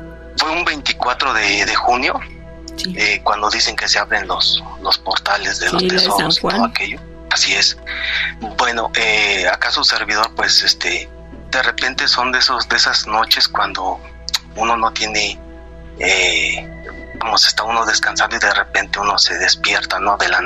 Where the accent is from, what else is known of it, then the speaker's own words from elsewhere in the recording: Tehuacán, Puebla, Mexico; Soy de la ciudad de Tehuacán, Puebla.